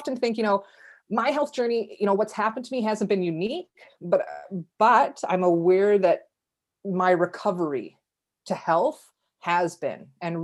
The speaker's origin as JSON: {"language": "English", "town": "Calgary", "region": "Alberta", "country": "Canada", "tie": "born or raised there", "said": "I born and raised in Calgary, Alberta."}